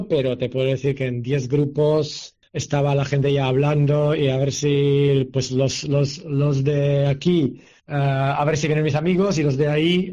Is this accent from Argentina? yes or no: no; Pilsen, Plzeň Region, Czechia; Spanish is a second language; Correcto, correcto, somos de Pilsen